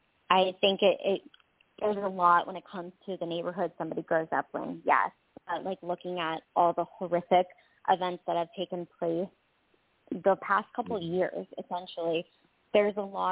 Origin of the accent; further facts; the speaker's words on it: Florida, United States; Because I grew up in Florida